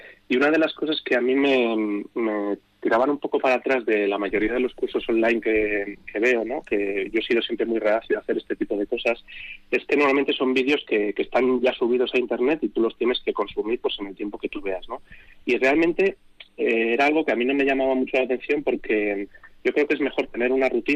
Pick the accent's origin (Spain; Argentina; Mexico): Spain; Madrid, Community of Madrid; moved away; en ese darnos tiempo pues empecé a enredar, como decís aquí, porque yo soy de Madrid